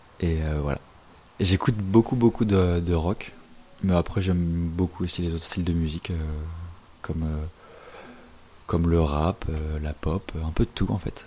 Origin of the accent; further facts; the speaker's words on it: Cholet, Pays de la Loire, France; now in Saint-Georges-sur-Loire, France; voilà, j'ai 23 ans et je vis à Saint-Georges-sur-Loire et je viens de Cholet, j'ai grandi à Cholet, cette bien belle ville, au cœur des Mauges.